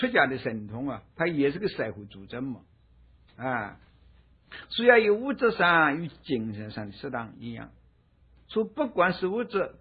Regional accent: China; 我们中国人啊，过去啊都是弘扬自我的气魄，这中国民族的一个苦难根。

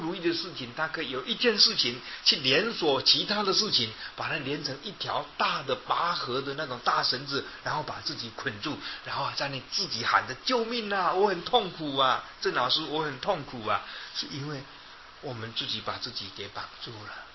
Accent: Yilan County, Taiwan; 但是我们宜兰人这么讲，我不晓得别的县市有没有这个俚语

